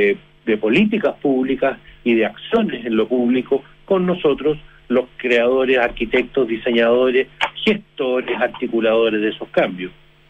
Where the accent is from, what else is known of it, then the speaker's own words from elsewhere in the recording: Chile; los desafíos sociales agregados que tenemos como chilenos